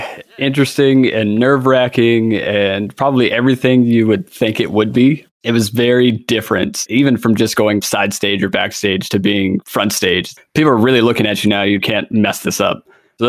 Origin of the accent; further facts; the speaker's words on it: North Carolina, United States; the last two members live in Maine, and I'm from North Carolina, so it didn't make much sense for me to stick around.